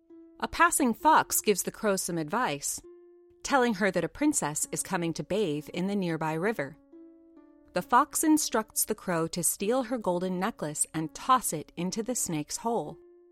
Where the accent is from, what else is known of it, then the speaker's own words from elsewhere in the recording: Los Angeles, California, United States; As I'm from Los Angeles, I was also familiar with many folk tales from the native peoples of the western United States.